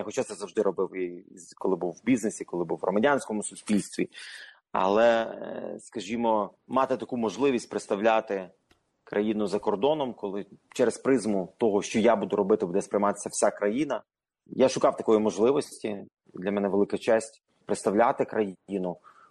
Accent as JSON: {"language": "Ukrainian", "town": "Volochysk", "region": "Khmelnytskyi Oblast", "country": "Ukraine", "tie": "born or raised there", "also_born_or_lived": "Ternopil", "said": "я народився в місті Тернополі, виріс в місті Волочиську, Хмельницька область, це Поділля. Я виріс в сім'ї лікарів."}